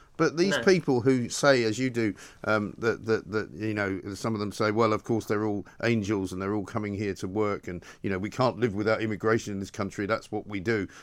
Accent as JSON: {"language": "English", "region": "London", "country": "United Kingdom", "tie": "born or raised there", "said": "born and raised in London for a very long time ago."}